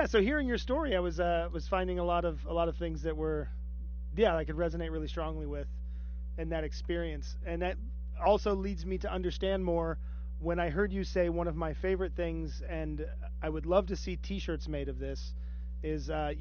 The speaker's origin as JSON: {"language": "English", "region": "Ohio", "country": "United States", "tie": "born or raised there", "said": "So I grew up in Dart County, Ohio."}